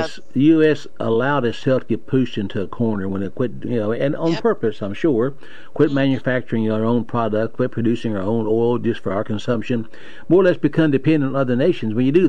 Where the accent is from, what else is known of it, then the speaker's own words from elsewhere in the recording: United States; I'm an American. I live here. I'm born and reared here.